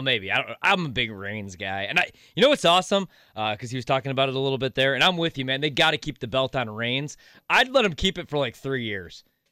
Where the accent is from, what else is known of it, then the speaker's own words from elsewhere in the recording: Joliet, Illinois, United States; I usually just go to my hometown, Joliet, Illinois. It's about an hour and a half.